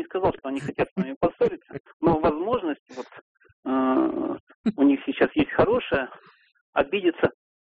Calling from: Chelyabinsk, Chelyabinsk Oblast, Russia; из Челябинска.

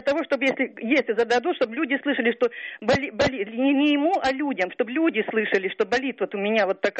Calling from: Volzhsky, Volgograd Oblast, Russia; я звоню из Волжского, Волгоградской области.

